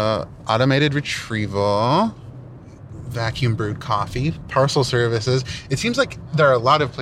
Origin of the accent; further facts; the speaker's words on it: Oakland, California, United States; I'm a journalist from Oakland, California.